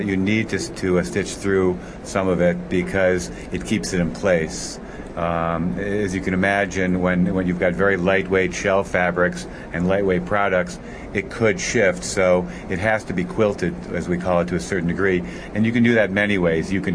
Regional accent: United States; I know you just met me, but you can trust me, even though I'm an American.

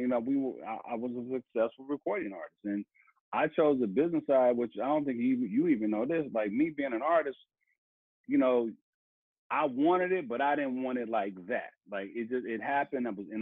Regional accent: Cleveland, Ohio, United States; I was from Cleveland, Ohio. I was a new kid on the block, you know, and music was my refuge

